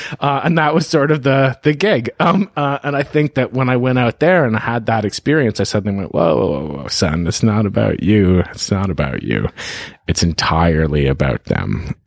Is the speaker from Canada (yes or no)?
yes; Toronto, Ontario, Canada; I grew up in Toronto